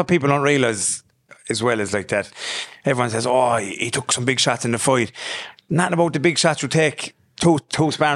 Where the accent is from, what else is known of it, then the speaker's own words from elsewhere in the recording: Limerick, Munster, Ireland; from Limerick, the island field. I moved around a lot when I was young. Then I stayed at my nana's in Plaster. I'm from definitely a rougher area in Limerick.